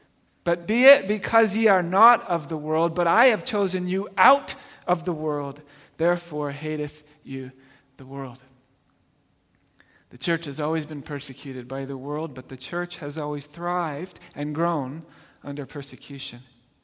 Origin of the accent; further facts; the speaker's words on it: Gloucester, South West England, United Kingdom; So I grew up in Gloucester, England.